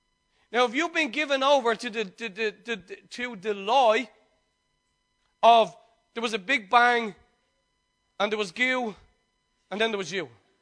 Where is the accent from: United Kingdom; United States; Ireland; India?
Ireland; Dublin, Leinster; remember when we were all growing up in Dublin